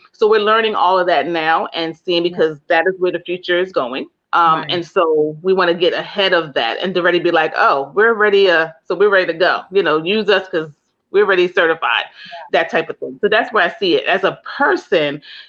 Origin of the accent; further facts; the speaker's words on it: Jamaica; I am Jamaican, and so you will see me on a beach somewhere at least times a year.